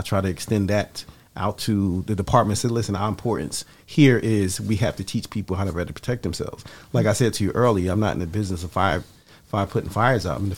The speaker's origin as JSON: {"language": "English", "town": "Newark", "region": "New Jersey", "country": "United States", "tie": "born or raised there", "said": "and I lived actually two blocks away from a firehouse when I grew up, the way I grew up in Newark, in the South Ward."}